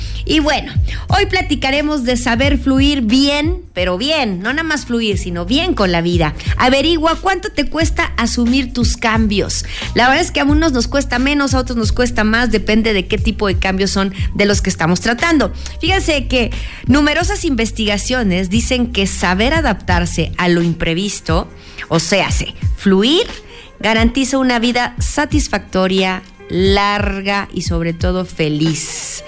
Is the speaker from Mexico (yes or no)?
yes; Mexico; porque todos somos iguales, todos somos mexicanos